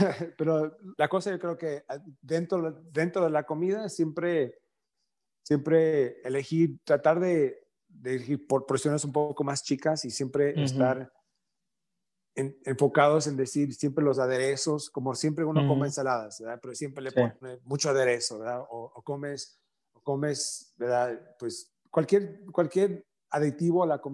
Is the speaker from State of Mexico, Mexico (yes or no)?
no; Guadalajara, Jalisco, Mexico; Pues soy de Guadalajara, entonces, sí. De Jalisco